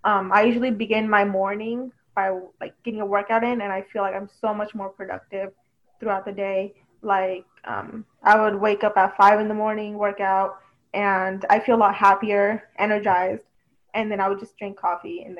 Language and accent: English; Live Oak, California, United States; I'm from Live Oak, so that's Northern California.